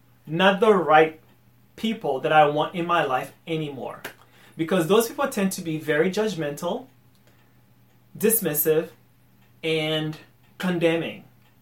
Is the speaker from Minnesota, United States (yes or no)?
no; Boston, Massachusetts, United States; Usually I tell people I'm from Boston. That's where I'm from.